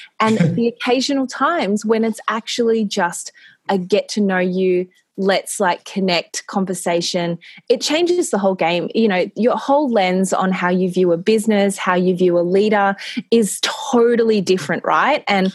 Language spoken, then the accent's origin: English; Australia; when you're growing up in Australia anyway, most of the jobs that you have when you're at university